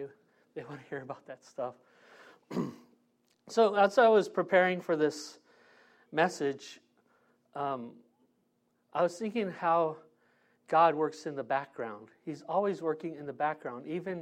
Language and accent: English; San Diego, California, United States; I'm from San Diego. I grew up in the neighborhood here. I grew up on 31st Street in Golden Hills, also known as South Park.